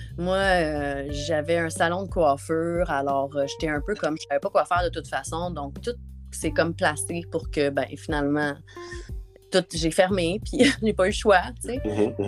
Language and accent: French; Quebec, Canada; accent: Quebecois; on a été rabaissés pour notre accent québécois et on a voulu se le réapproprier.